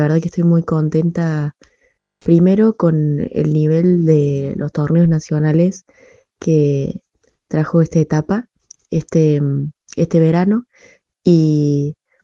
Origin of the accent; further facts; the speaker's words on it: Río Cuarto, Córdoba, Argentina; todas las jugadoras, por lo menos que somos de Río Cuarto, estábamos muy contentas